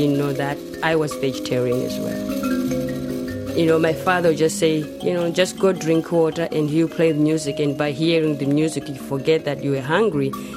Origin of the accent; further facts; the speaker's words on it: Zimbabwe; now in Auckland, New Zealand; I'm from Zimbabwe, and I live in Auckland.